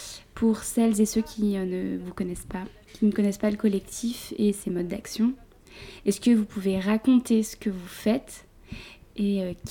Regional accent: Lyon, Auvergne-Rhône-Alpes, France; born there; Lyon, c'est ma ville natale.

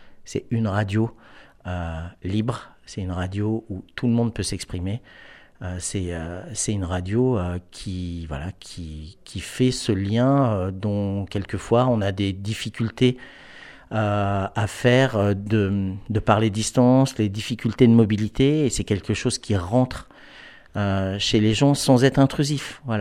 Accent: Auvergne-Rhône-Alpes, France; de l'autre côté du Glandas, de là où je viens. Je suis originaire du Trièves

